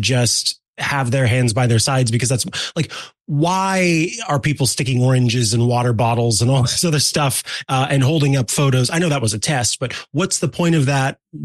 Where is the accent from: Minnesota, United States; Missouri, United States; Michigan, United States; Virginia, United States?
Missouri, United States; I'm from Missouri, and so I call it the California stop